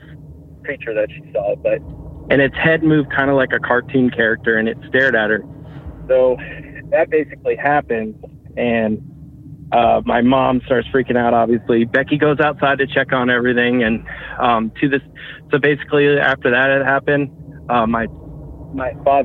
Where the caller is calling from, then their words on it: New Jersey, United States; I'm near McGuire, Air Force Base.